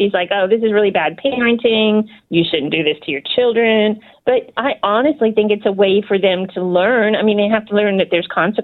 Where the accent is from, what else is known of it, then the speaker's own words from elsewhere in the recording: Rising Sun, United States; from Rising Sun.